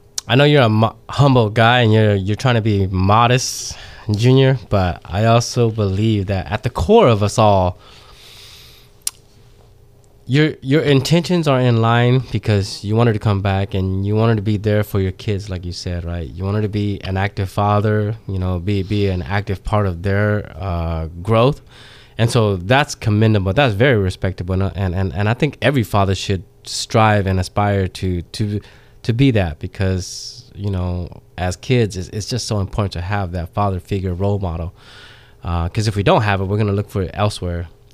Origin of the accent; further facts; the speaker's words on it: Fresno, California, United States; Fresno is awesome. I've been here for the last, I can't even count how many years. It's my hometown, I consider it. So even though I was born outside of here